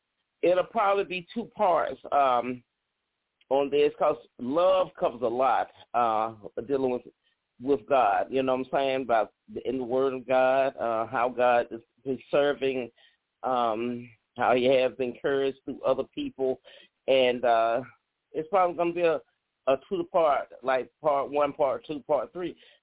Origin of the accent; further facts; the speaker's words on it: Atlanta, Georgia, United States; I'm from Atlanta, Georgia.